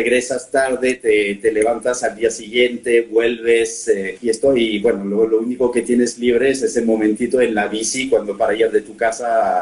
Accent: France; Spanish is a second language; moved away as an adult; now in Mexico; Soy francés, nací en Francia, pero llevo viviendo 13 años en México

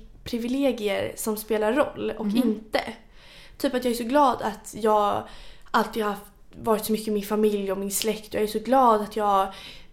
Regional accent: Djursholm, Stockholm County, Sweden; Ja, det är jättebra för att jag växte upp på Djursholm. Eller i Djursholm säger man ju. Så bodde jag ju där tills jag var 6 eller 7 tror jag.

